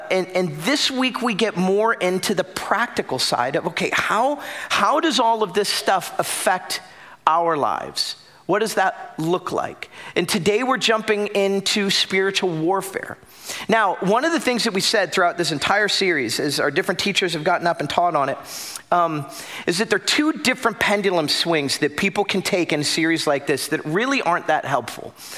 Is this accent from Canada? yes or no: no; Florida, United States; So I grew up in South Florida, and I grew up loving surfing and skateboarding and wakeboarding.